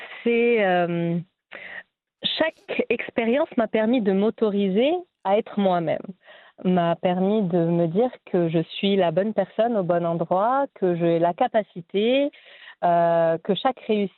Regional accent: Annecy, Auvergne-Rhône-Alpes, France; now in Morocco; je venais de France, oui, mais d'Annecy, qui est à côté de la Suisse, donc avec une culture quand même très rigoureuse, très carrée. Et là, j'ai débarqué à Casablanca avant d'atterrir à Rabat

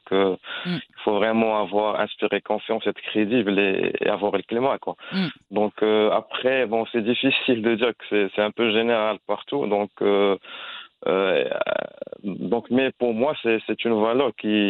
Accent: Agadir, Souss-Massa, Morocco; moi, je suis natif d'Agadir, donc pour moi, Agadir, ils sont connus pour le climat.

